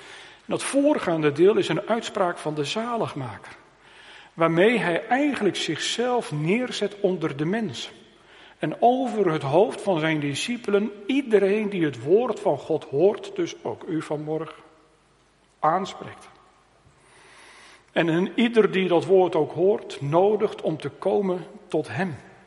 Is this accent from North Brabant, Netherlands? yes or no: no; Harderwijk, Gelderland, Netherlands; De plaats waar ik opgegroeid ben in Harderwijk.